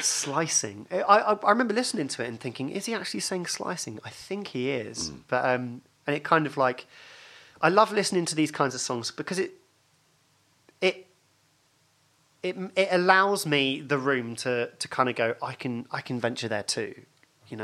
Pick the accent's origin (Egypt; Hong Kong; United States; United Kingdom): United Kingdom; East of England; I come from Hertfordshire, which is like this liminal space between the urban confines of London and the fens, the rural pastoral perfection of the fens, and it's kind of like it's this in-between space that is limbo, and it was so boring